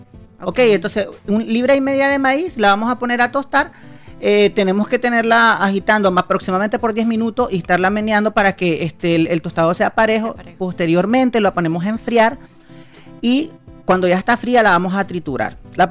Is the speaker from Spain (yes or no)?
no; Nicaragua; nosotros como nicaragüenses, como protagonistas de nuestra historia, debemos rescatar estas tradiciones